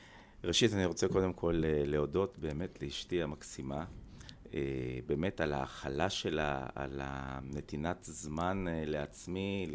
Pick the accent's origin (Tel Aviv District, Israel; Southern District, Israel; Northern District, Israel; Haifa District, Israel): Haifa District, Israel; Kiryat Ata; אני גדלתי בקריית אתא, עיר מדהימה. אפילו בילדות שלי נקראה כפר אתא, כי לא היו בה מספיק תושבים.